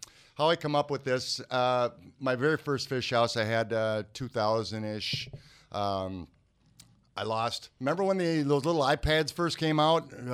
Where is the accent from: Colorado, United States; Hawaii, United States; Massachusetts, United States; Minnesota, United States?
Minnesota, United States; St. Paul; now in Oakdale, United States; I'm from Oakdale. I've lived there for about 20 years now. Grew up in St. Paul. Just an East Side kid.